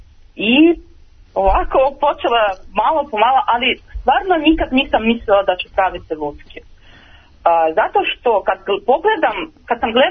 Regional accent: Russia; Serbian is a second language; Ja sam Ruskinja, a u Rusiji su postojali tri vrste lutaka.

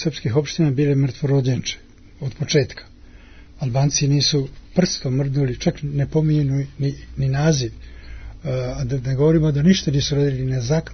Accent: North Macedonia; kod nas u Makedoniji

